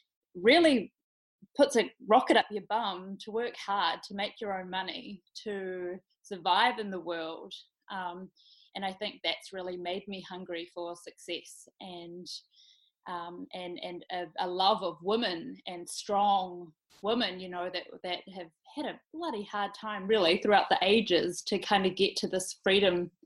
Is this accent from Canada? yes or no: no; Opotiki, Bay of Plenty, New Zealand; So I grew up in Opotiki, was kind of my grounding, my childhood in the East Coast. And that gave me a very grounded, humble upbringing with my mum, solo mother.